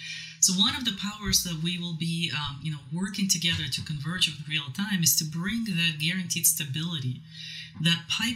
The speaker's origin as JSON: {"language": "English", "region": "Siberia", "country": "Russia", "moved": "yes", "said": "I'm originally from Siberia, Ural Mountains, right?"}